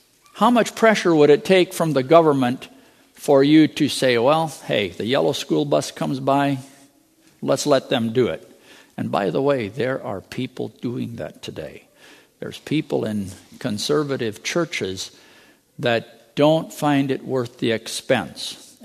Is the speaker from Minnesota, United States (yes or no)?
yes; Minnesota, United States; When I grew up in Minnesota, we didn't have a Christian day school. I went to public school.